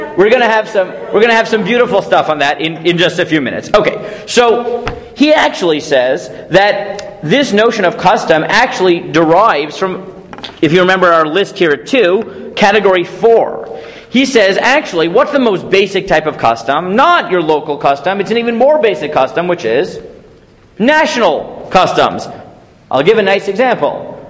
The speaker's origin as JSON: {"language": "English", "country": "United States", "tie": "born or raised there", "said": "I'd never heard it, but that's because I grew up in the States."}